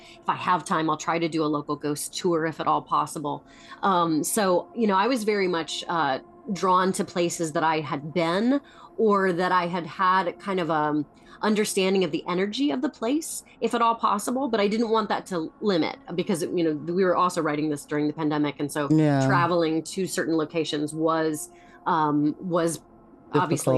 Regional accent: Ohio, United States; I grew up in Ohio, so but I grew up in rural Ohio, and so everyone has a bit of a little bit of a twang

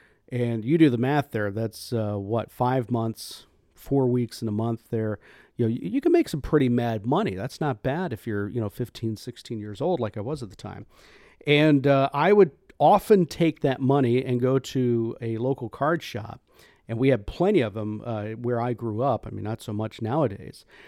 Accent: Florida, United States; And growing up in Florida in the summer, your yard has to be mowed every week.

